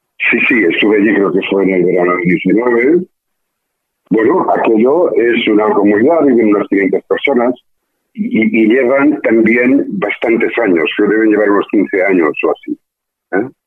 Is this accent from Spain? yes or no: yes; Barcelona, Catalonia, Spain; Bueno, yo soy de Barcelona, pero ahora mismo ya no vivo en Barcelona, ya vivo en el campo.